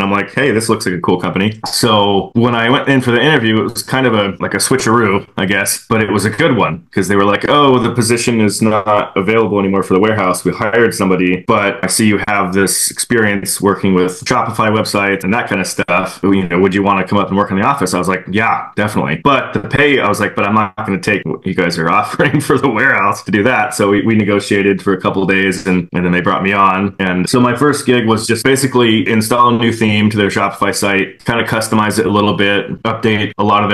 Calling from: Ashland, Oregon, United States; So I'm calling in from Ashland, Oregon, Southern Oregon, if anybody doesn't know.

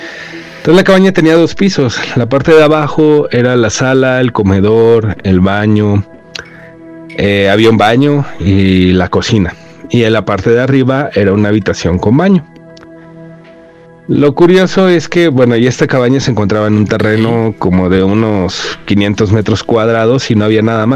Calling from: Morelos, Mexico; Yo soy del estado de Morelos y les envío este mensaje para contarles una experiencia que viví.

